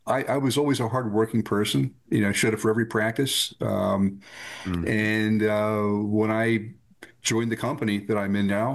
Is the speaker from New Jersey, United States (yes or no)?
yes; Cherry Hill, New Jersey, United States; Born and raised in Cherry Hill, New Jersey, second of four, older brother, two younger sisters.